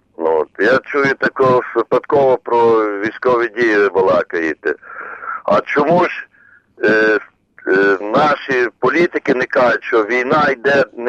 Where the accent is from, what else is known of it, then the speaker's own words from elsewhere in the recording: Rivne Oblast, Ukraine; в Мізочі, я з Рівненського району, стояв